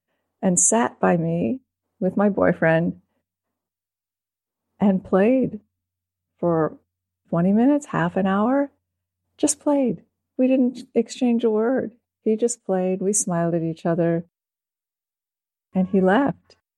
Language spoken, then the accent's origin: English; East Coast, United States; And I didn't know anyone, and I was from the East Coast, meaning I kept to myself.